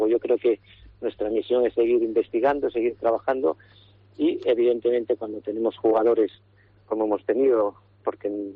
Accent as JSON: {"language": "Spanish", "region": "Cantabria", "country": "Spain", "said": "a mí, sabes que soy cántabro por los cuatro costados"}